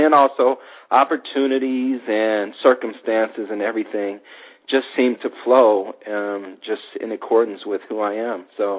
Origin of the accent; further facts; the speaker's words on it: Los Angeles, California, United States; I grew up in Los Angeles and, you know, very materialistic